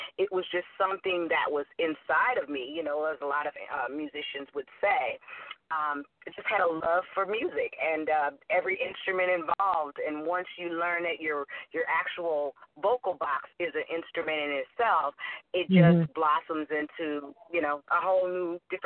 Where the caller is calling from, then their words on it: Hollywood, California, United States; I am calling you from sunny Hollywood, California.